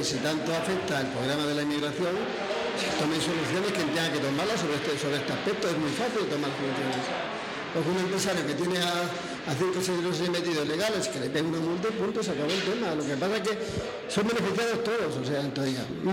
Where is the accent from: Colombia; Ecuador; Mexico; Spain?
Spain; Extremadura; now in Barcelona, Spain; Yo vine a Barcelona, y me dirigí a la gente y me hablaban en catalán, sin viniendo de la región de Extremadura.